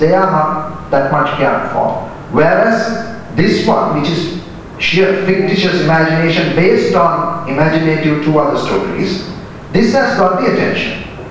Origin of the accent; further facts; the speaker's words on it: Sri Lanka; I'm from Sri Lanka